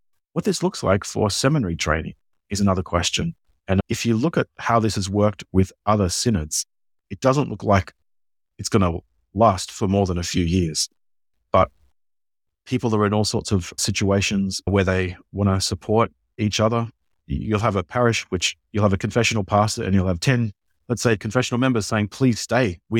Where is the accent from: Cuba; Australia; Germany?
Australia; now in Wisconsin, United States; And I'm speaking here from Wisconsin